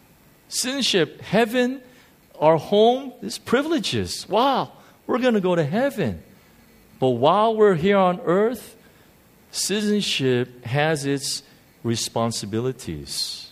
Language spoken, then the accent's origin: English; United States; I'm an American.